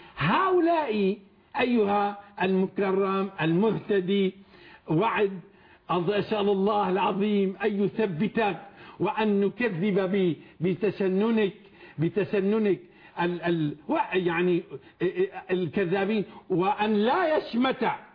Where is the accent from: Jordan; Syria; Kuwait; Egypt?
Syria; أنا شامي ابن شامي،